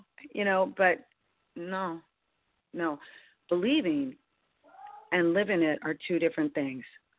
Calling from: California, United States; I'm calling from Northern California.

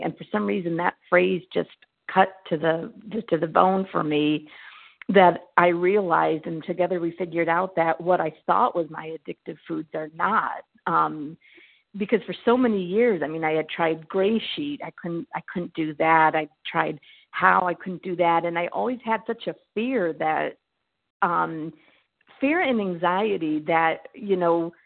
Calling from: Massachusetts, United States; I am calling from Massachusetts.

